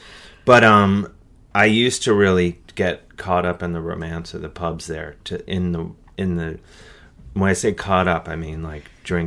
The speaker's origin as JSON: {"language": "English", "town": "Cleveland", "region": "Ohio", "country": "United States", "tie": "born or raised there", "said": "Cleveland."}